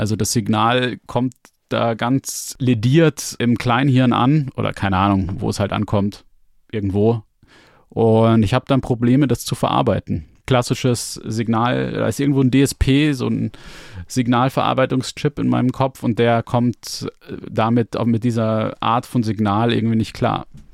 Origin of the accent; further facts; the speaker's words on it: Munich, Bavaria, Germany; ich bin zwar in München geboren und aufgewachsen, aber ich kann gar kein Bayerisch. Ich kann kein richtiges Bayerisch.